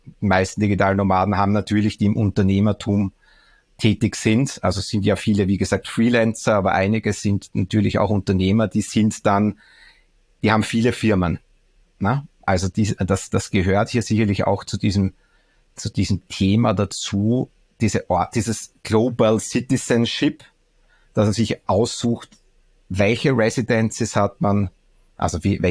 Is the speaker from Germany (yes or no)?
no; Austria; born there; ich fühle mich natürlich als geborener Österreicher, bin hier ja auch extrem dankbar, hier geboren zu sein, habe auch meinen Lebensmittelpunkt sehr lange in Österreich gehabt. Ich habe ja hier studiert auch